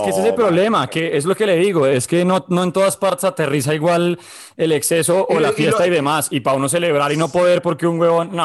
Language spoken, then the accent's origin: Spanish; Colombia; Yo no vengo con ellos. Yo soy el colombiano.